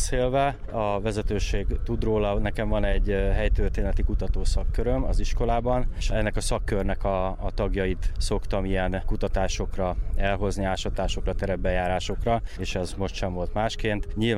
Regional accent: Tököl, Pest, Hungary; Ugye én Pest megyei vagyok, tököli vagyok.

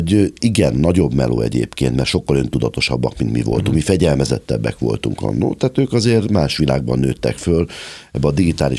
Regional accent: Hungary; és hát magyar vagyok, magyarnak munkát kell biztosítani.

